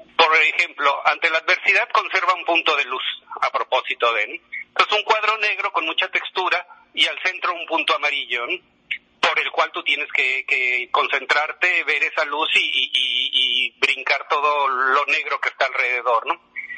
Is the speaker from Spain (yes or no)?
no; Mexico City, Mexico; born there; Yo nací en la Ciudad de México.